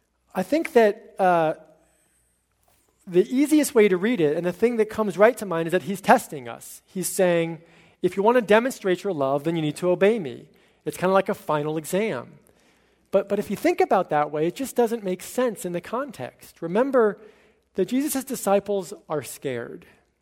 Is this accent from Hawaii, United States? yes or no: no; Connecticut, United States; I grew up in Connecticut, but most of my family was down in the South, in Texas and Louisiana.